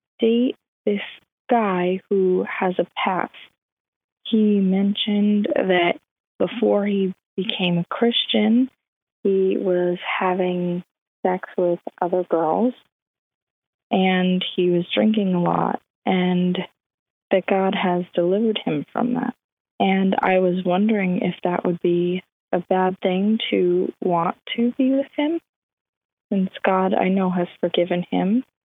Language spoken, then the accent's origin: English; New Jersey, United States; I'm from New Jersey.